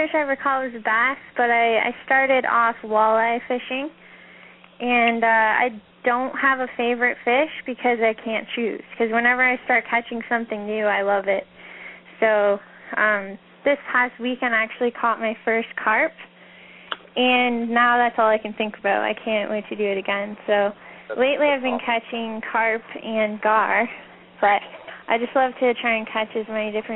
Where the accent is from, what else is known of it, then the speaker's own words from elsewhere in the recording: Ontario, Canada; I'm from Canada, and I definitely say A all the time. So I'm from Ontario